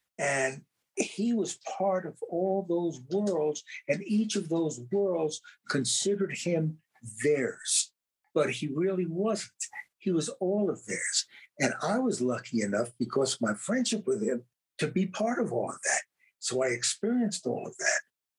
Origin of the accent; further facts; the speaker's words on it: New York, United States; accent: New York; they bullied me because I was a kid from New York with my accent and I had never been in the South before.